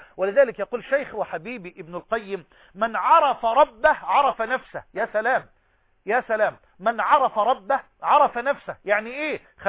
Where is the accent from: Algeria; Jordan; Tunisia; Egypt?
Egypt; بلهجتنا المصريين كمصريين